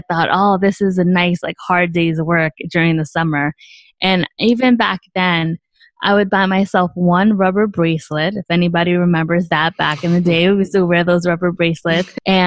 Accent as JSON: {"language": "English", "town": "Bronx", "region": "New York", "country": "United States", "tie": "born or raised there", "said": "I grew up in the Bronx. I'm first generation Latina."}